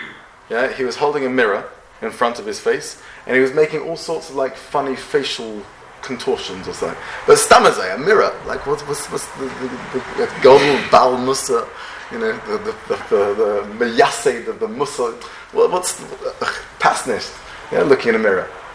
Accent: England, United Kingdom; We all have good manners. We're all English, and, you know, have nice manners.

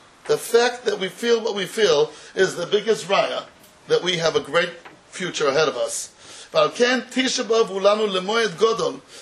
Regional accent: United States; In America, I'm an American, Memorial Day.

